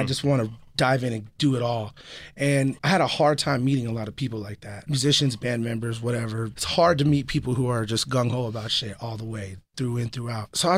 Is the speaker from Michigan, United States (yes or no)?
no; California, United States; Like, I grew up in the Bay, and it was just stealing and fighting